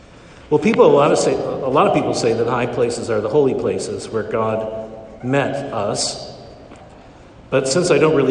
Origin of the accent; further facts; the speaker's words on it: Kansas, United States; Well, you know, I'm from Kansas, so mountains are pretty amazing to me.